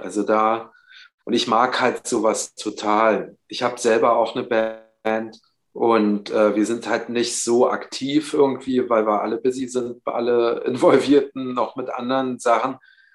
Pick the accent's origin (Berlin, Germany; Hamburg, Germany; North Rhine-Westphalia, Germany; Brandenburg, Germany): Berlin, Germany; ich bin im Norden von West-Berlin aufgewachsen, in Frohnau, so einem relativ harmlosen Ort so. Und witzig an meiner Straße ist, dass halt … wir praktisch alle in einer Straße gewohnt haben